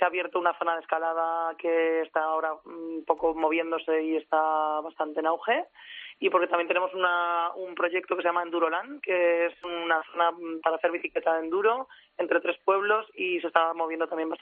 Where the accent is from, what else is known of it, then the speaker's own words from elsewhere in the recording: Teruel, Aragon, Spain; also born or lived in Extremadura; Y... bueno, soy de cerca, soy de Teruel.